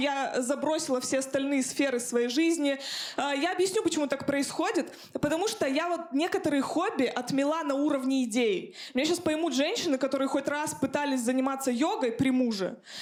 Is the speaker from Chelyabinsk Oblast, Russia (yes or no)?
yes; Chelyabinsk, Chelyabinsk Oblast, Russia; я из Челябинска, это у меня, может, и от мамы